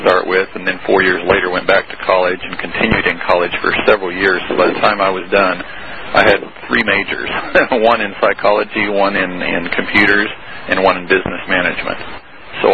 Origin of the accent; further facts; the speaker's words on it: Fairfield, California, United States; born there; now in Missouri, United States; Well, I was born in California.